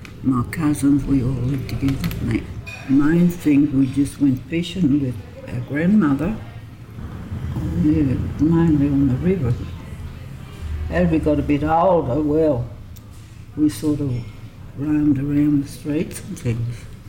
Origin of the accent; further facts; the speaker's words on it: Bourke, New South Wales, Australia; I was born in Bourke in 1948. We used to come and go from the bush.